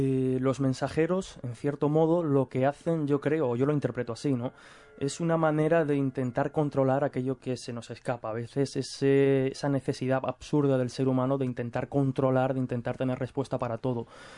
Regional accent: Castilla-La Mancha, Spain; Yo, por ejemplo, como manchego que soy, pues en muchísimos pueblos de Castilla-La Mancha encontramos precisamente el cuervo como representación de la muerte

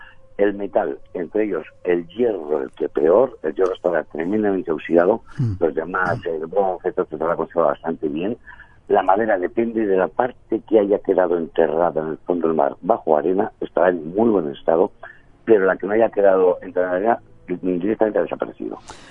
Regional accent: Spain; Más o menos, tanto los investigadores mexicanos como nosotros, españoles, hemos llegado a las mismas conclusiones de en qué zona del Golfo de México puede estar.

